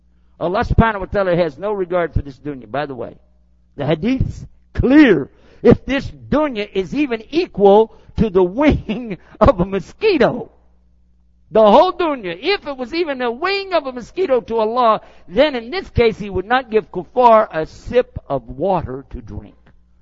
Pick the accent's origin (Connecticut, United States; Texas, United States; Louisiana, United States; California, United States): Texas, United States; Well, what do you want? I'm from Texas.